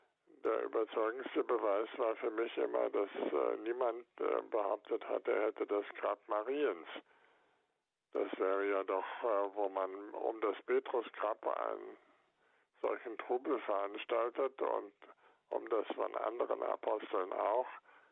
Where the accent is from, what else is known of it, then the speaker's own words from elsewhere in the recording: Goslar, Lower Saxony, Germany; Aus meiner Heimatstadt Goslar eine Erfahrung.